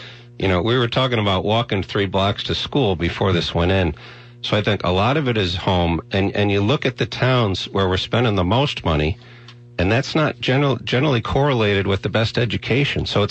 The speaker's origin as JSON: {"language": "English", "town": "New Haven", "region": "Connecticut", "country": "United States", "tie": "born or raised there", "said": "I grew up in New Haven. I'm proud of the fact that I've been successful."}